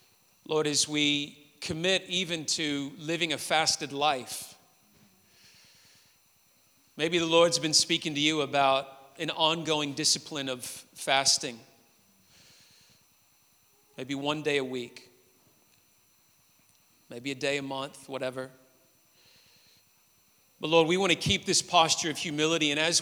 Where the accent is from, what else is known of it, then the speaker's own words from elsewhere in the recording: Memphis, Tennessee, United States; I was at the University of Memphis, where I in the city I grew up in Tennessee, in the United States.